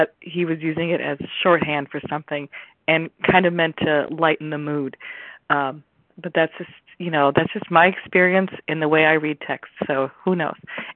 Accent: Illinois, United States; I'm from Illinois and a compulsive overeater.

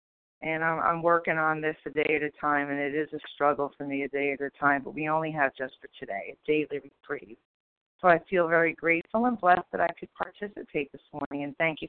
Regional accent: New Jersey, United States; from New Jersey

